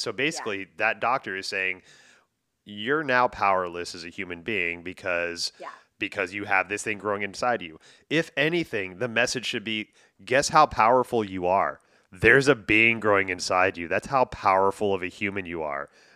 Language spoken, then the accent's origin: English; Houston, Texas, United States; I grew up in the Houston area down in Texas, so not too far from where you guys.